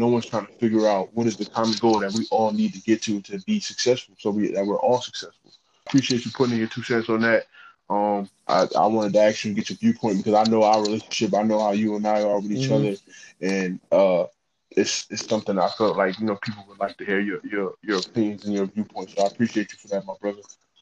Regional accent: Buffalo, New York, United States; It's like me being from Buffalo, but saying I'm from New York City.

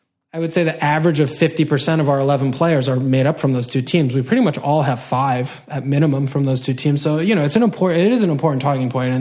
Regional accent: United States; I mean, everyone, we're American, we're not English.

